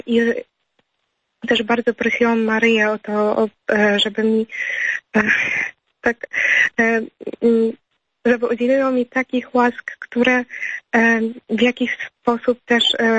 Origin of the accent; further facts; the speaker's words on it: Ukraine; now in Warsaw, Poland; obecnie studiuję w Warszawie. Ja jestem na ostatnim roku architektury krajobrazu, ale pochodzę z Ukrainy.